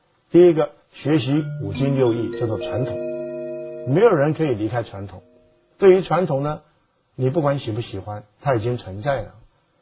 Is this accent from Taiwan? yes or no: yes; Taiwan; 我在台湾从小